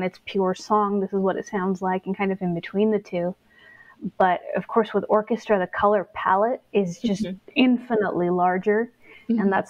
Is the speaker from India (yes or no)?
yes; India; moved away; I'm Indian, all my history is Indian, I lived in India and was brought up in India, but even when I go back to India now, I feel like I'm not quite a part of that culture because I've been gone for so long.